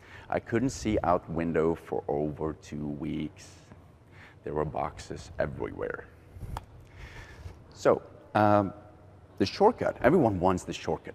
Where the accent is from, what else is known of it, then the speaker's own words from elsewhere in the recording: Norway; so I'm from Norway.